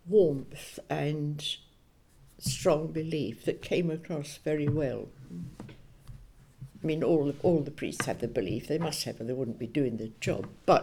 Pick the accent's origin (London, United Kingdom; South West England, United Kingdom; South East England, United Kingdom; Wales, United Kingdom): London, United Kingdom; born there; I was born in London.